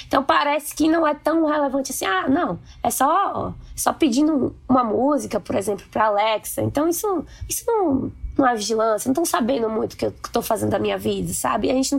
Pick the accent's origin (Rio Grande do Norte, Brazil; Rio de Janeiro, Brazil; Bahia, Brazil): Bahia, Brazil; que eu sou da Bahia